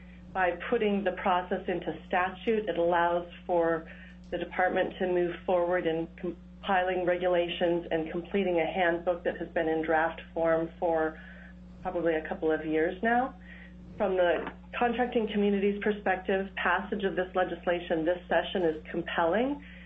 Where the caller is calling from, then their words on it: Fairbanks, Alaska, United States; I'm calling in from Fairbanks, Alaska, and I work for a statewide contractor in their Fairbanks branch office